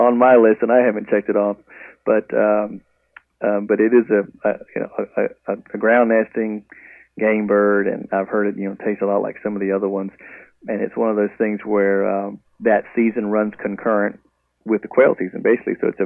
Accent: Texas, United States; Well, I'm from South Texas, born and raised, and everything goes on the grill.

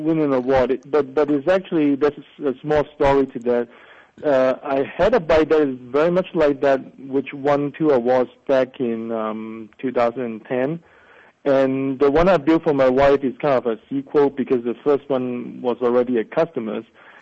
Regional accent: Hong Kong; I grew up in Hong Kong, China, during the 70s and the 80s, when it was actually still a British colony.

